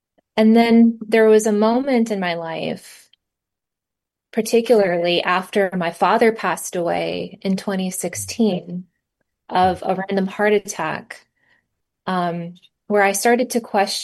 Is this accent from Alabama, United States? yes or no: no; Virginia, United States; central Virginia.